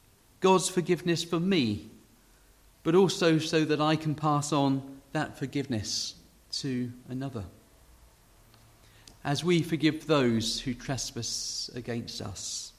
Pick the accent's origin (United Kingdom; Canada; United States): United Kingdom; It made me think about how we as British people, if we're invited to somebody's home for a meal, we might bring a gift